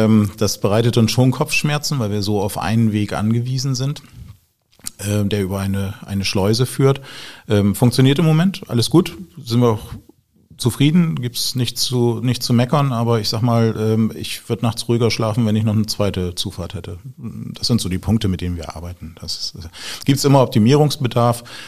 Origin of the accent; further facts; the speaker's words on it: Bremerhaven, Bremen, Germany; Wobei ich Kind der Stadt bin, ich bin da aufgewachsen. Also ich bin zwar in Bremen geboren, bin in Bremerhaven aufgewachsen